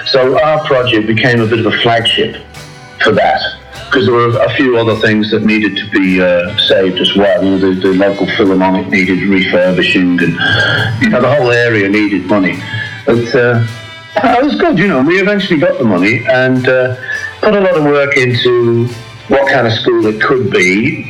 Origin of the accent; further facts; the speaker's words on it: Toxteth, North West England, United Kingdom; because it was my hometown, I talked to a lot of lads that I'd known and stuff from the area, which is now called Toxteth. It used to be called the Dingle.